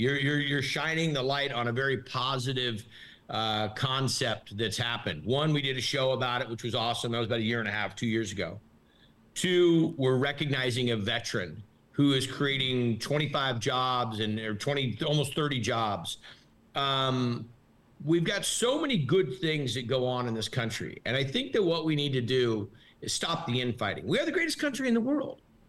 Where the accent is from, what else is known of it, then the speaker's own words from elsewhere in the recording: Columbus, Ohio, United States; born there; also born or lived in California; Actually, that's the city I was born in. Okay. My parents, I was born in Columbus and they moved to California.